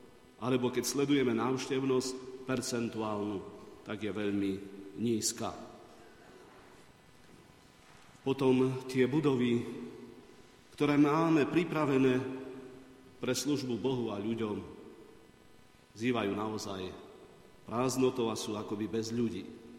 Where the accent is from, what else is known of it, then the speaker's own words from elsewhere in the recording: Žilina Region, Slovakia; nie v Turcii, v tej druhej časti, odkiaľ pochádzam